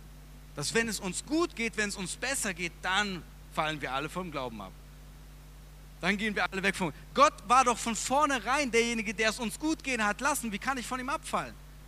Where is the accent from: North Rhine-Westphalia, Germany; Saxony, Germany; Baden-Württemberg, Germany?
Baden-Württemberg, Germany; Trossingen; Allein in Trossingen, das kann man nicht mal zählen, wo ich aufgewachsen bin, da gibt es so viele Kirchen.